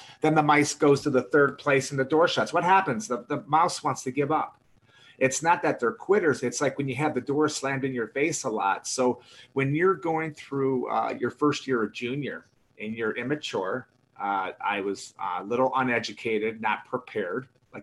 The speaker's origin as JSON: {"language": "English", "town": "Detroit", "region": "Michigan", "country": "United States", "tie": "born or raised there", "said": "like a Danton Cole, who I grew up with in Detroit, became good friends with him"}